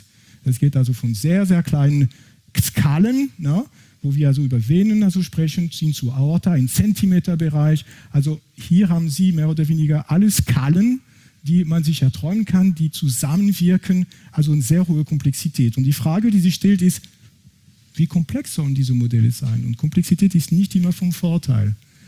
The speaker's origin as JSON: {"language": "German", "country": "France", "second_language": "German", "said": "Ich bin, wie gesagt, ursprünglich aus Frankreich, das kann man wahrscheinlich von meinem Akzent nicht überhören."}